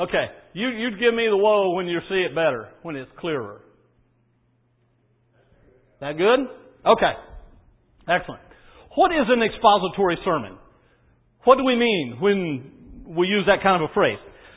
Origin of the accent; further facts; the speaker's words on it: Arkansas, United States; well, I'm from Arkansas, so, you know, uphill, downhill, that's I'm just kind of in my element there.